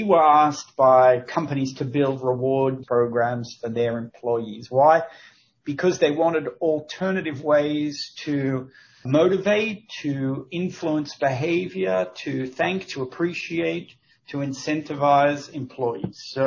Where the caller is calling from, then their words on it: Richardson, Texas, United States; Harrison, I am in my office in Richardson, Texas, just north of Dallas.